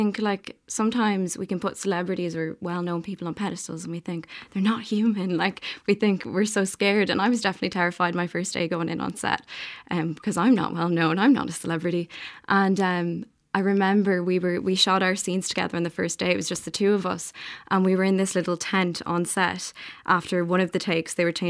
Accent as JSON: {"language": "English", "town": "Drogheda", "region": "County Louth", "country": "Ireland", "said": "I'm from Drogheda."}